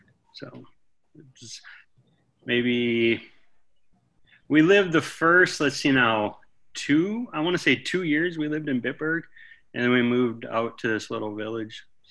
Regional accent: South Dakota, United States; now in Cottage Grove, United States; No, I'm from South Dakota.

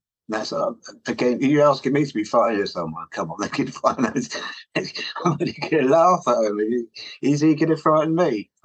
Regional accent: London, United Kingdom; I'm a Londoner. I come from South London.

